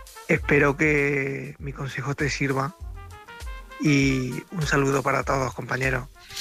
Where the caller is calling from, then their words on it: Córdoba, Andalusia, Spain; corresponsal de Córdoba.